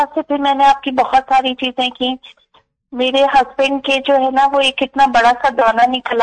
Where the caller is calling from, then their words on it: Canada; Sir, मैं Canada से बात कर रही हूँ।